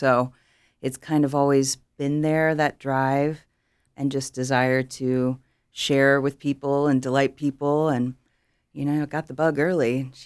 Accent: Houston, Texas, United States; I grew up in the Houston area in Texas.

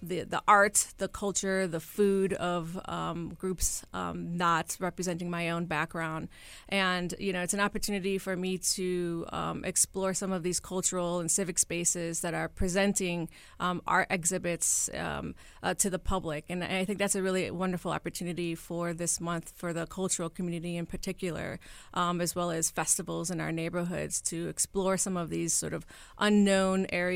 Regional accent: Chicago, Illinois, United States; You know, I very proudly say I'm a Mexican American, but I'm also a Chicagoan. I'm a Southsider, right?

